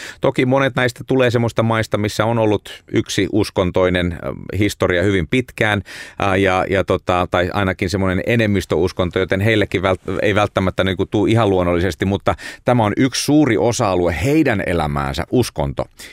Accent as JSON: {"language": "Finnish", "country": "Indonesia", "tie": "born or raised there", "lives_now": "Finland", "said": "mä kasvoin Indonesiassa, joka on tietysti enemmän tämmöinen pluralistinen maa"}